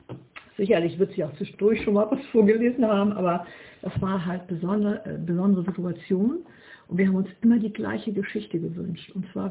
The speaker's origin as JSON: {"language": "German", "region": "Hamburg", "country": "Germany", "said": "ich bin 63 Jahre alt, gebürtige Steterin, komme eigentlich aus Hamburg-Altona"}